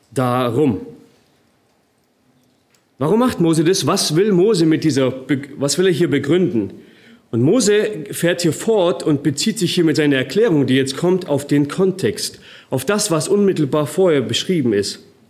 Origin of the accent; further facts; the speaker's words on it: Germany; Und wir als Deutsche, wir lieben